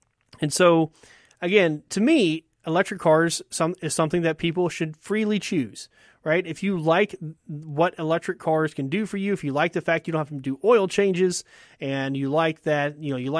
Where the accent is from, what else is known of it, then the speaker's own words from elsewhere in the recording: Mississippi, United States; And granted, growing up in Mississippi, I've never lived in a big city like Seoul.